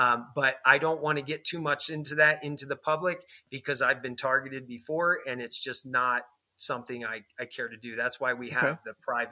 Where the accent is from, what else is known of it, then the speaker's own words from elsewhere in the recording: New Jersey, United States; born there; I was born in New Jersey. I'm a New Jerseyan.